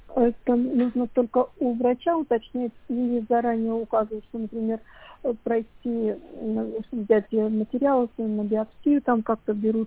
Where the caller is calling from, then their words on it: Yashkino, Kemerovo Oblast, Russia; Я просто из Яшкина еще добрался.